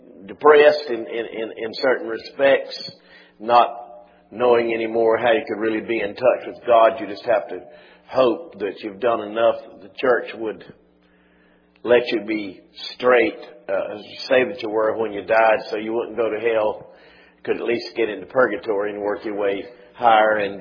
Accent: United Kingdom; I'm British

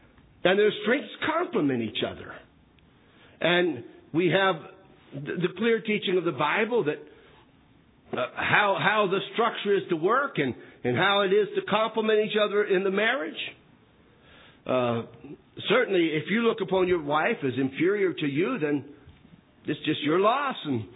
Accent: Northern United States, United States; accent: Yankee; I don't try to hide my accent. I'm a Yankee, I'm from that area of the country.

